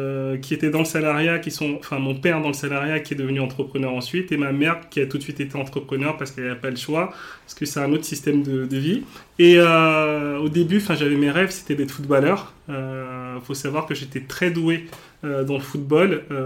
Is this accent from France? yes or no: no; Benin; born there; En fait, si tu veux, je suis né au Bénin.